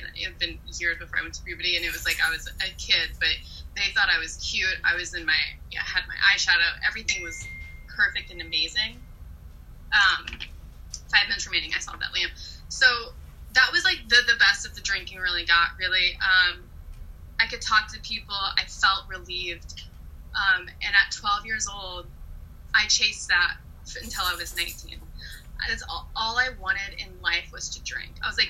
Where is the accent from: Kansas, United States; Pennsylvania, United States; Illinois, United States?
Kansas, United States; And, I'll start off by saying I grew up in Kansas. That's where I was born.